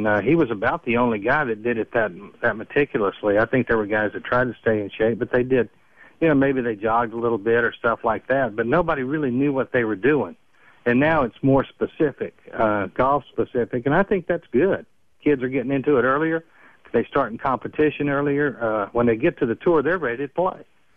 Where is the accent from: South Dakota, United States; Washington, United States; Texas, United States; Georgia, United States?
Texas, United States; Kerrville; I grew up in Kerrville, Texas.